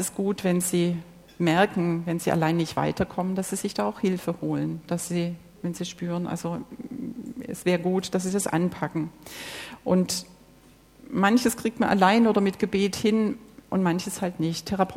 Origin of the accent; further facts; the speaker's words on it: Baden-Württemberg, Germany; Ich komme aus dem Schwäbischen, da sagt man das so.